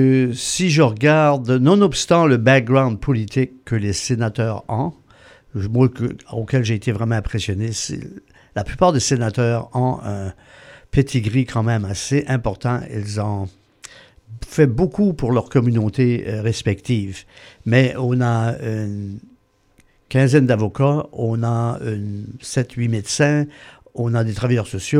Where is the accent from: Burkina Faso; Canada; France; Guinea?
Canada; en tant qu'Acadien